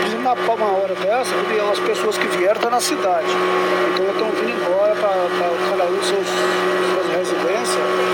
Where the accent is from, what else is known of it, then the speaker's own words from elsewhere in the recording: Mucuri, Bahia, Brazil; also born or lived in Minas Gerais; Eu nasci em Minas. Nasci em Minas Gerais, para Mucuri com 7, 8 anos de idade. E graças a Deus cresceu aqui, trabalha aqui, é pai aqui, é avô aqui.